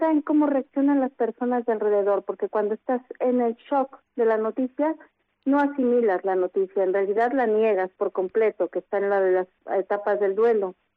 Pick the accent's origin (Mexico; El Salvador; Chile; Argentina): Mexico; now in Spain; yo soy mexicana, y aquí en España